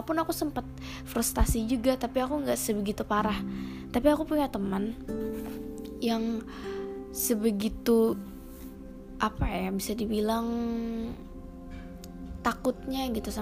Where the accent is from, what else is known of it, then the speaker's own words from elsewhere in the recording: South Kalimantan, Indonesia; orang Banjar tuh ya, Kalimantan Selatan tempat asal aku